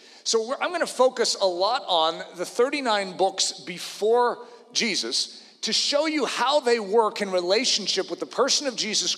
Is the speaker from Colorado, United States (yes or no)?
yes; Windsor, Colorado, United States; because I'm from Windsor, and just to drive down to another church in Colorado.